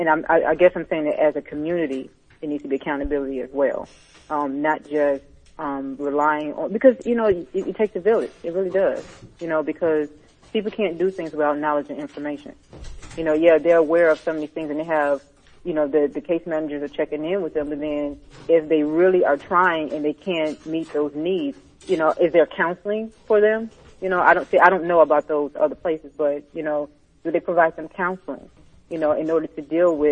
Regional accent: Chicago, Illinois, United States; I am, but I'm actually from Chicago. I'm here visiting for the weekend.

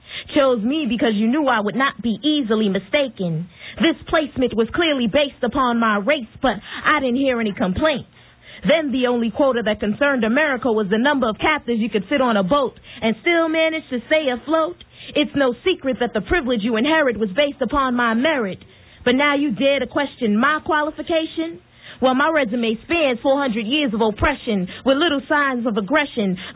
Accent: New York, United States; I'm a poet from New York

